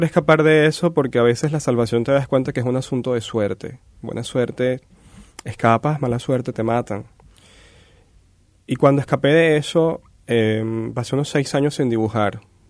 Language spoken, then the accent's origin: Spanish; Turmero, Aragua, Venezuela; also born or lived in Maracay; Yo nací en Maracay, y cuando tendría como unos 2 años, mi madre se muda a Turmero, que era un pueblo muy cercano.